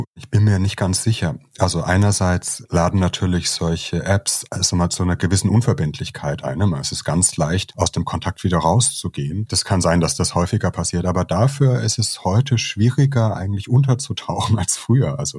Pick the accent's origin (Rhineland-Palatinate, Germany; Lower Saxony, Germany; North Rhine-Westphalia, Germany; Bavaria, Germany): Bavaria, Germany; Nuremberg; now in Heidelberg, Germany; Ich komme nicht aus Frankreich, sondern aus Franken. Das hört sich ähnlich an, aber es sind doch unterschiedliche Welten. Bin in Nürnberg aufgewachsen, aber dann nach Heidelberg gezogen, habe da auch studiert